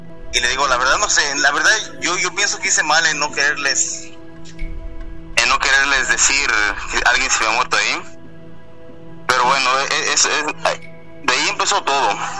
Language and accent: Spanish; Oaxaca, Mexico; De Oaxaca.